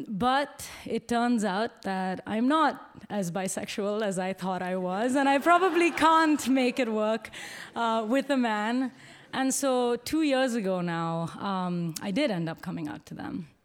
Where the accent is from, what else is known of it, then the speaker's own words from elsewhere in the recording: Bangalore, Karnataka, India; moved away as an adult; now in United States; Growing up in Bangalore in South India